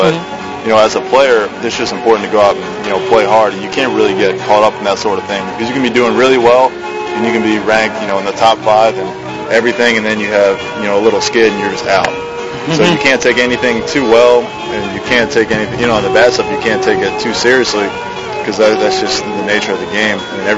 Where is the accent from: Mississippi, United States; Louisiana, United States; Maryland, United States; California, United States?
Maryland, United States; Baltimore; I remember the same way, especially growing up in Baltimore.